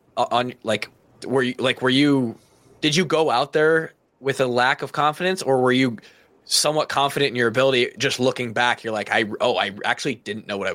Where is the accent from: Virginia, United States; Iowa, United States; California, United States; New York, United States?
Iowa, United States; Marshalltown; I grew up in Marshalltown. So, you know, an hour west of Cedar Rapids.